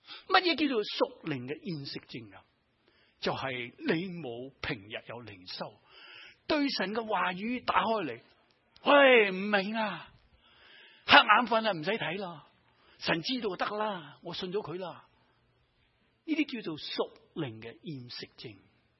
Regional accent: Hong Kong; 我哋啲香港长大嘅系嘛，英文唔系母语

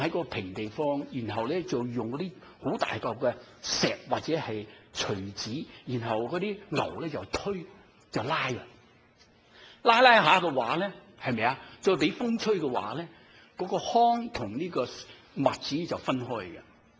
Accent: Guangdong, China; 我广东人讲语啊，

